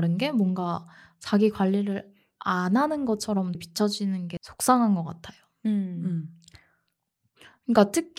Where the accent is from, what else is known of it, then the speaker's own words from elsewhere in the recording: South Korea; 한국에서 나고 자란 사람 입장으로서